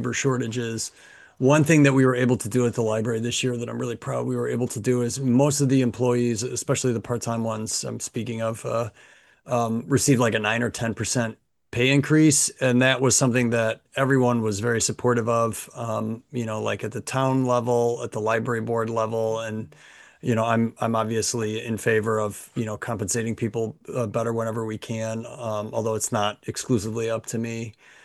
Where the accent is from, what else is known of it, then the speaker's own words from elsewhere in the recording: Perinton, New York, United States; I didn't grow up in the Village of Fair, but I like never was like I'm from Parrington. Like I was always like, I wasn't from Fairport.